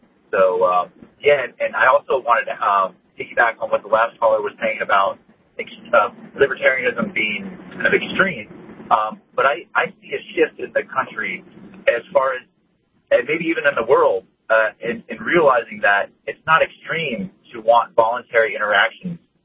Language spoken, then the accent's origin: English; Florida, United States; This is growing up in Florida, in Palm Beach County, just on AM radio.